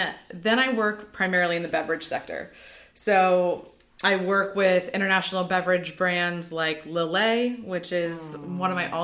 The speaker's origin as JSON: {"language": "English", "town": "Los Angeles", "region": "California", "country": "United States", "tie": "born or raised there", "also_born_or_lived": "Dallas", "said": "I went to SMU in Dallas, but I grew up in Los Angeles and I wanted to move back to LA as soon as I graduated."}